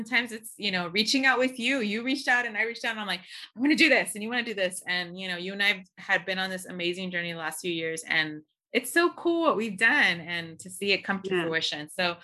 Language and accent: English; Lenox, United States; how we grew up in Lenox. And, you know, for those that don't know where that, it's a small little, less than a square mile in Englewood.